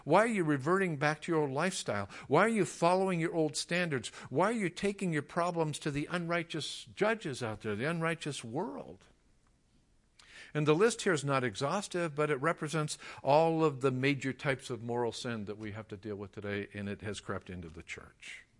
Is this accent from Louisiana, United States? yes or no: no; La Puente, California, United States; I grew up in La Puente, bunch of little kids.